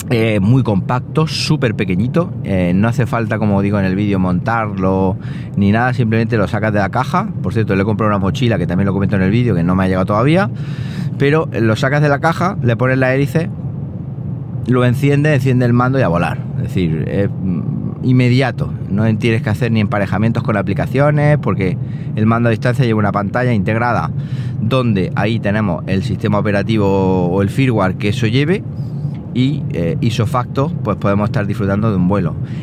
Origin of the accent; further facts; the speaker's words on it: Chile; cuando estuve en Chile, en mi pueblo